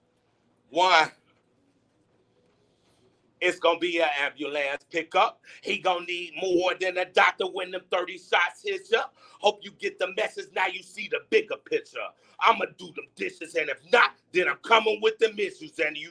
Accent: Chicago, Illinois, United States; I'm from the West Side of Chicago. I am not from Bellwood. 703 North Austin, Chicago, ooh. Illinois. Ooh. Chicago, Illinois. Austin and Chicago Avenue. That's where the fuck I grew up at.

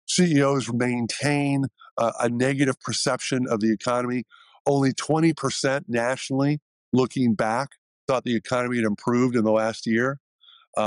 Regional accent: Bloomington, Illinois, United States; I grew up in the Midwest. I grew up in Bloomington, a child of State Farm Insurance.

